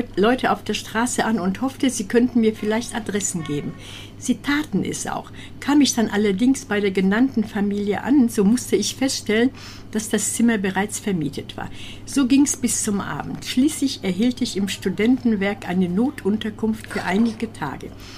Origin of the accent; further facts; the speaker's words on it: Upper Silesia, Poland; now in Germany; Ich komme ja aus Oberschlesien. Sag ich auch, ich auch.